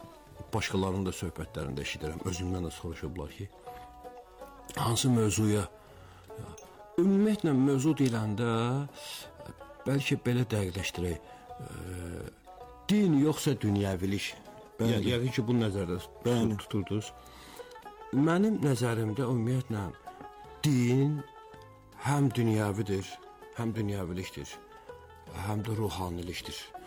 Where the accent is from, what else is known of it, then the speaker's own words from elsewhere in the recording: Nardaran, Baku, Azerbaijan; Nardaranda doğulmuşam, böyümüşəm, şeir yazmışam.